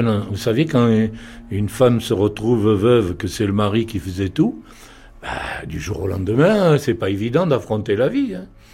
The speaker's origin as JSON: {"language": "French", "town": "Marseille", "region": "Provence-Alpes-Côte d'Azur", "country": "France", "said": "Moi, je suis marseillais. Je suis marseillais, j'ai atterri ici parce que j'étais militaire."}